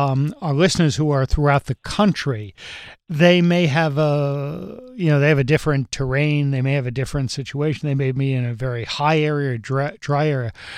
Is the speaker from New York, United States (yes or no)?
yes; New York, United States; But we're from New York, so you elbow people out.